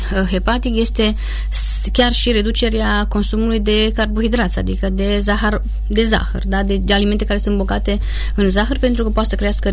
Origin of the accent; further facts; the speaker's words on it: Transylvania, Romania; Cred că aici, poate că eu sunt și ardeleancă și din cauza asta subliniez importanța utilizării grăsimilor de calitate.